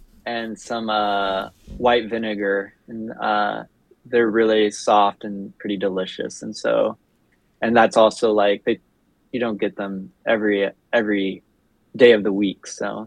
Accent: Arkansas, United States; I'm originally I'm from Arkansas, so some southern food.

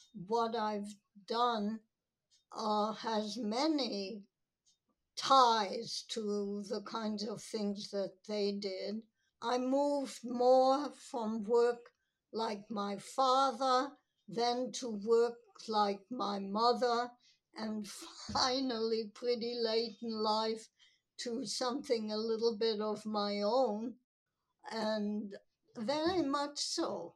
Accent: Vienna, Austria; English is a second language; as an identification, Vienna plays a role. Maybe to justify my accent, or because there are aspects that I like about having a bit of an independent identity.

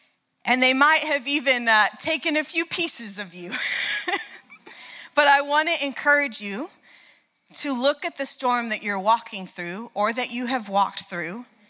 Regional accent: Oklahoma, United States; I grew up in Oklahoma. You can just imagine, we have the largest tornado that's ever hit the country was in Oklahoma

